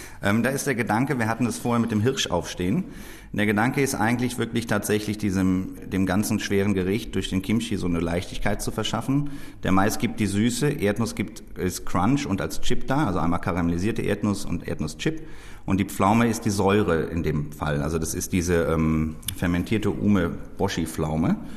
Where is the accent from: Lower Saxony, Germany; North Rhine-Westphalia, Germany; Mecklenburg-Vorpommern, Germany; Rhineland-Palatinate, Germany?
Rhineland-Palatinate, Germany; Ahrweiler; born there; Ich bin Pfälzer, in Ahrweiler geboren